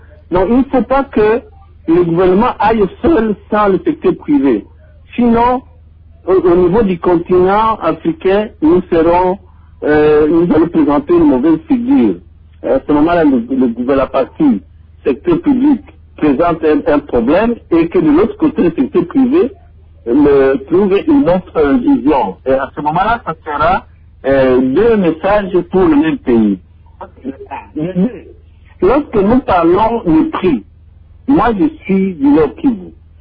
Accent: Butembo, North Kivu, DR Congo; dans la partie de Beni, chez moi, à Boutembola.

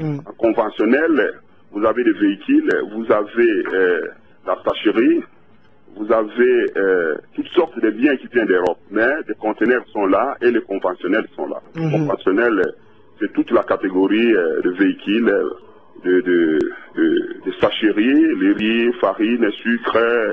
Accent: DR Congo; Bon, je vous parle en tant que Congolais.

